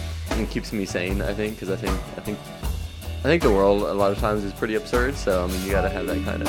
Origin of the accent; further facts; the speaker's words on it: Austin, Texas, United States; I was born in Austin, grew up at a daycare center.